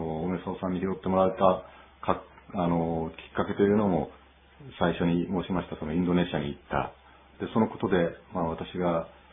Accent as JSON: {"language": "Japanese", "region": "Hiroshima", "country": "Japan", "tie": "born or raised there", "said": "はい、私のちょっと過去を簡単にお話しますと、広島で家が呉服屋をしておりましたんで。"}